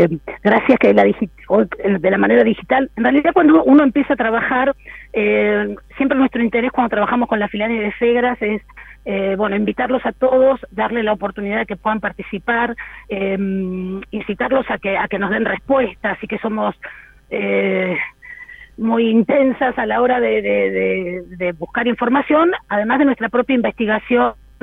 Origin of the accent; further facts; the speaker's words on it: Mar del Plata, Buenos Aires Province, Argentina; hasta en la provincia de Buenos Aires, porque somos de Mar del Plata